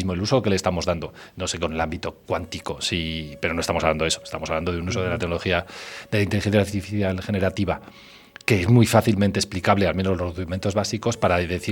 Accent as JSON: {"language": "Spanish", "town": "Zaragoza", "region": "Aragon", "country": "Spain", "said": "yo repito siempre lo mismo, yo vengo de Zaragoza, ¿no?"}